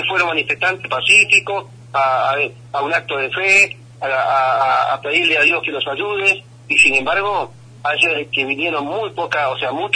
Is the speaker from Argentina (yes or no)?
yes; Argentina; como argentino